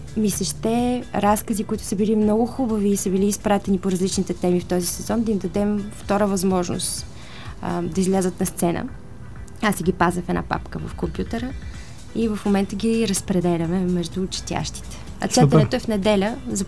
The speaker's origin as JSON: {"language": "Bulgarian", "town": "Kazanlak", "region": "Stara Zagora Province", "country": "Bulgaria", "tie": "born or raised there", "said": "Аз съм родена в Казанлък и така първите 7 са ми минали там."}